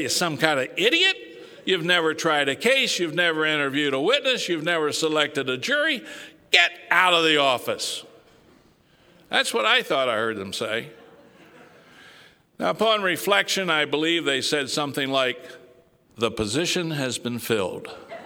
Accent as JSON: {"language": "English", "town": "Hagerstown", "region": "Maryland", "country": "United States", "tie": "born or raised there", "said": "I did graduate from law school, and I went back to my hometown of Hagerstown to practice law."}